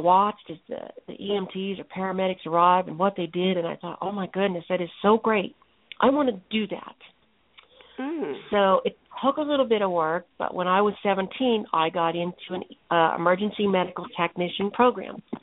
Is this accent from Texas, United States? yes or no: yes; Dallas, Texas, United States; I was born in Dallas, Texas. My mama didn't want me. So at 2 months old, I became, I don't know. I was raised by foster families my whole life.